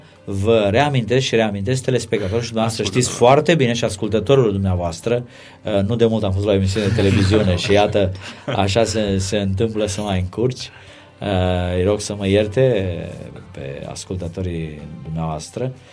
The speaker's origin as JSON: {"language": "Romanian", "town": "Constanța", "region": "Constanța County", "country": "Romania", "tie": "born or raised there", "said": "Suntem la marginea mării, în anticul Tomis, orașul meu natal"}